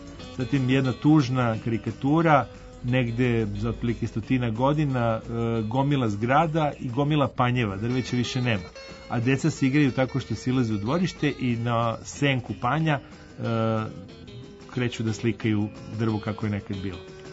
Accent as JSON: {"language": "Serbian", "country": "Serbia", "said": "Na izlasku iz mesta Brus, kod nas u Srbiji"}